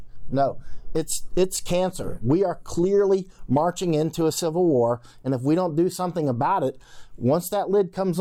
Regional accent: United States; And I'm American. I love my country. My mother's side came in 1609, right?

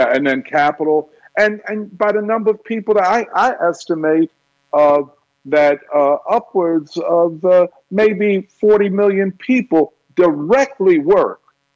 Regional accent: Philadelphia, Pennsylvania, United States; I'm a Philadelphian, and we have a lot to straighten out in this city.

